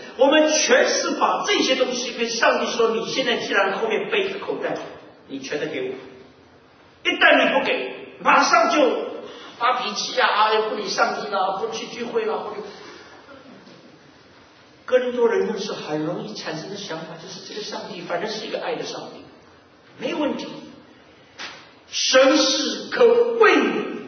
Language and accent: Chinese; China; 其实我们中国人也非常熟悉了